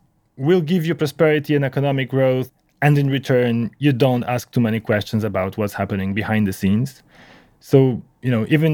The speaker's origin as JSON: {"language": "English", "country": "Poland", "said": "my home country Poland"}